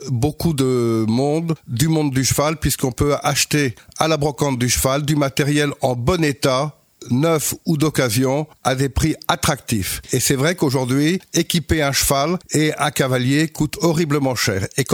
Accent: Lille, Hauts-de-France, France; j'ai commencé à monter à cheval à l'âge de 12 ans dans une école d'équitation dans le Nord, puisque je suis originaire de Lille.

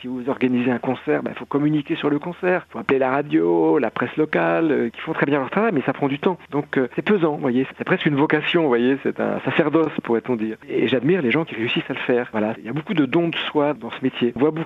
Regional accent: Mayenne, Pays de la Loire, France; born there; je suis né à Mayenne

